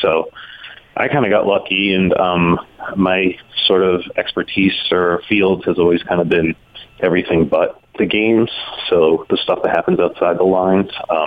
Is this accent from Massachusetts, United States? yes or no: yes; Boston, Massachusetts, United States; Well, I grew up in Boston, and I worked at a magazine there, the Harvard Business Review